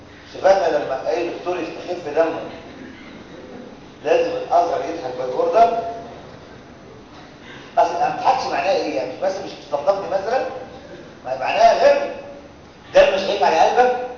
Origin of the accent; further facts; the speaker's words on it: Egypt; على فكره عندنا في مصر اقول لهم حاجه